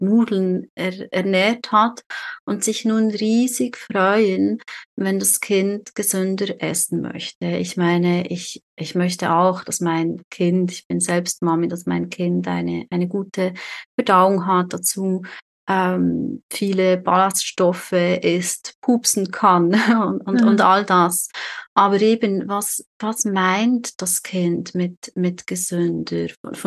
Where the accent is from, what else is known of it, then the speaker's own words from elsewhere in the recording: Switzerland; Ich weiß nicht, wie das bei euch in Deutschland ist, aber bei uns in der Schweiz, da wird schon im Kindergarten